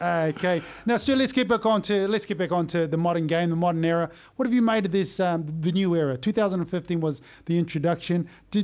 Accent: England, United Kingdom; I said, I'm English.

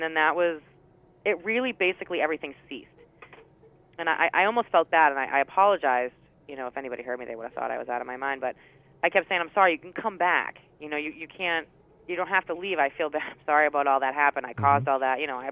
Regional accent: Somerville, United States; I had moved to Somerville, which is my hometown, and I had another one there.

